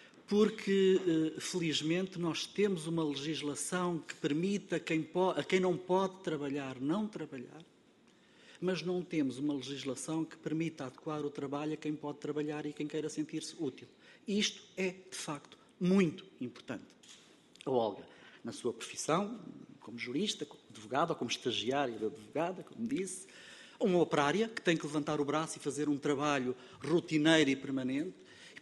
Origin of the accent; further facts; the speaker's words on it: Centro, Portugal; A região centro do país, de onde sou originário, é uma boa região